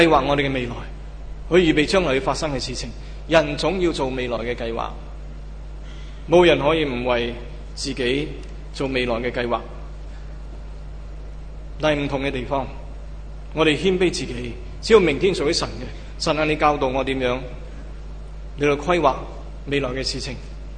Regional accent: Hong Kong; 在九七之后，一连串的天灾人祸给我们香港人有一个警醒

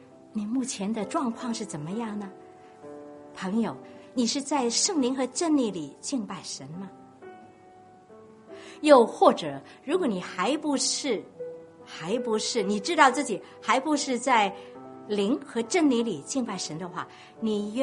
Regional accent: Guangdong, China; 真的像我们广东人说鸭蛋那么肿，

